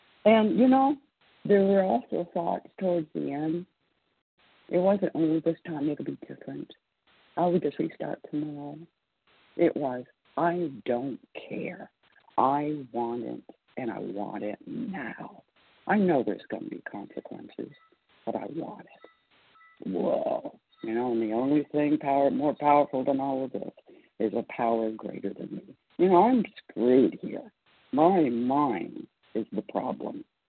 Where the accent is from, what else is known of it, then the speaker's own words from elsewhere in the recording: Florida, United States; I am from Florida, and I am a recovered compulsive overeater.